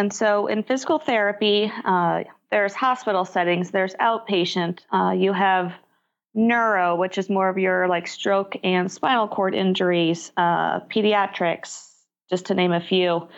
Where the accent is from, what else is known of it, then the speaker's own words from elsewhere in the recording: Nebraska, United States; also born or lived in Ohio; now in Phoenix, United States; I was born in Ohio, but grew up in Nebraska, and I am currently living in the Phoenix area.